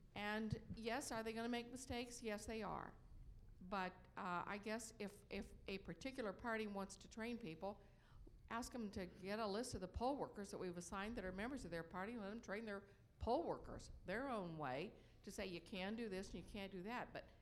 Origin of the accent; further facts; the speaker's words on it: United States; from Crawford County.